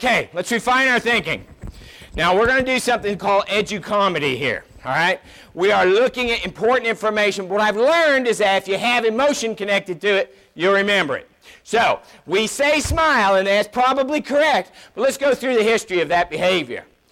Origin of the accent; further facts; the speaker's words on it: Boston, Massachusetts, United States; I am from Boston. I think you know what that means. I do it faster than you.